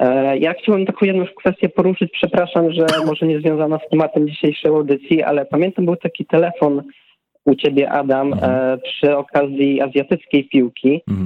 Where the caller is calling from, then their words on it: Biała Podlaska, Lublin Voivodeship, Poland; Ja wam powiem, że ja jestem z Białej Podlaski.